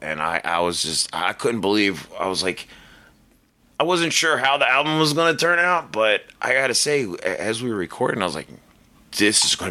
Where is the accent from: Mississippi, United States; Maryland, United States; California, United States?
Maryland, United States; Baltimore; Sean K. Preston's going to be there, which I know from Baltimore, my hometown.